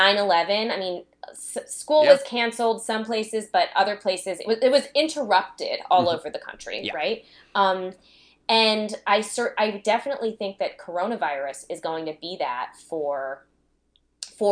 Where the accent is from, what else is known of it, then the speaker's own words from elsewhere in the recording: New Jersey, United States; I grew up in New Jersey, so I remember also that you could see and smell the smoke from where I lived in New Jersey.